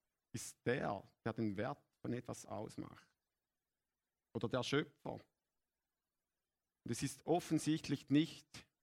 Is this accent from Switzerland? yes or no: yes; Switzerland; als Schweizer geht man mit Schweizer Geld nicht so um, oder?